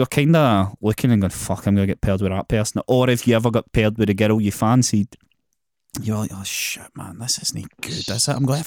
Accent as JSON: {"language": "English", "town": "Glasgow", "region": "Scotland", "country": "United Kingdom", "said": "I'm Glaswegian."}